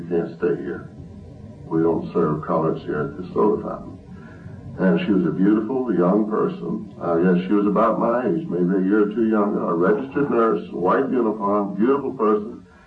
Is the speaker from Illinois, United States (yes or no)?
no; Mississippi, United States; born there; I had a heck of a time giving up prejudice. I was born in Mississippi.